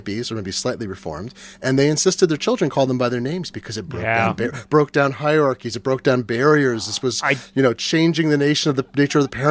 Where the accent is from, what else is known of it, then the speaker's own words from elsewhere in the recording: Eugene, Oregon, United States; I grew up in Eugene, Oregon, which is connected by Underground Railroad to Boulder, Colorado, Ithaca, New York, and Santa Cruz, California.